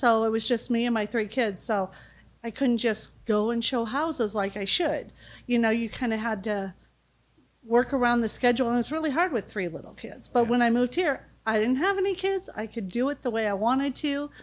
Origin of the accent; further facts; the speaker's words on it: Iowa, United States; moved away as an adult; also born or lived in Minneapolis; now in Las Vegas, United States; I grew up in Iowa, and then I moved to Minneapolis, a suburb, and I raised my three kids